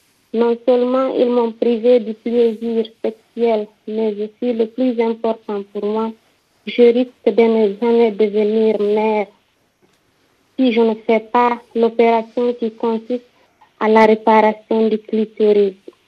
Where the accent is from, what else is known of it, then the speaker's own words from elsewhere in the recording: Guinea; now in Dakar, Senegal; Au fait, je suis guinéenne. J'ai été excisée dans mon village